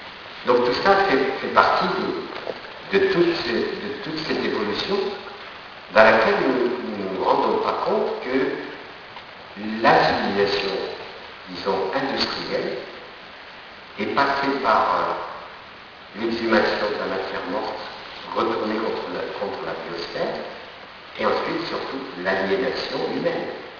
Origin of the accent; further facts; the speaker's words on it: Algeria; moved away as an adult; also born or lived in Paris; j'ai quitté l'Algérie, je suis allé à Paris pour trouver du boulot, tout seul, exclu de mes deux cultures